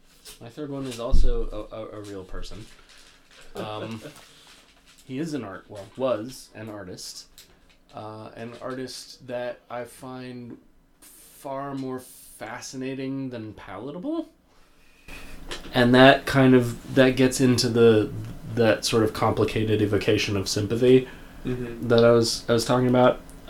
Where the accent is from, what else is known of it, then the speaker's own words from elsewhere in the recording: Virginia, United States; And it turned the whole thing from what I remember from growing up in Virginia and absorbing the Civil War that way.